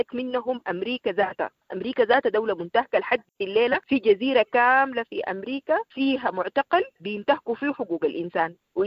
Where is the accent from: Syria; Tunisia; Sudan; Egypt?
Sudan; ونحن ذاتنا ما معترفين انه نحن عرب، نحن افارقة سودانيين افارقة